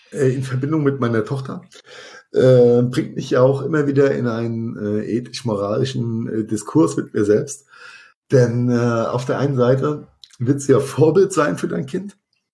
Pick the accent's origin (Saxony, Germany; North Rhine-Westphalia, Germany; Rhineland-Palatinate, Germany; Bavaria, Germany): Rhineland-Palatinate, Germany; da mache ich mal schön Obersten oder wie es bei uns in Rheinhessen heißt, einfach einen Spundkäse, ja.